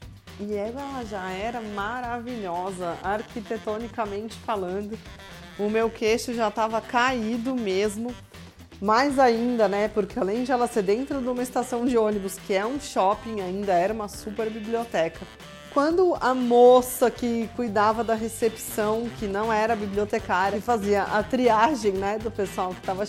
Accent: Atibaia, São Paulo, Brazil; a influência enorme cultural que eu vivi em Atibaia, né? Porque eu nasci e cresci em Atibaia.

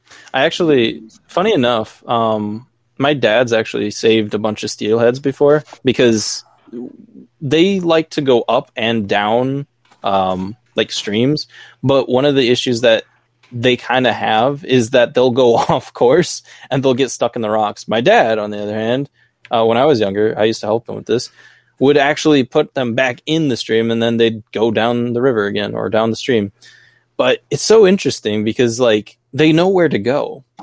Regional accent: United States; Also, no, I'm from America, Shaw. We are everywhere.

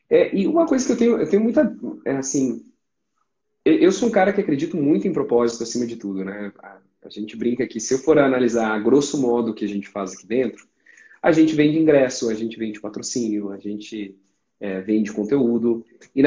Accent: Rio Grande do Sul, Brazil; estou eu pensando enquanto gaúcho aqui, que a carne, por exemplo, é uma coisa cultural aqui no gaúcho

